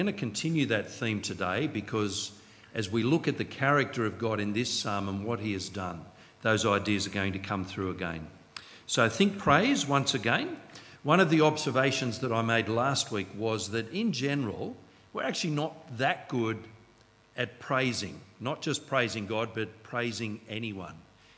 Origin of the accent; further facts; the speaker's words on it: Australia; I think one of the reasons is we're Australian, and that's not an excuse.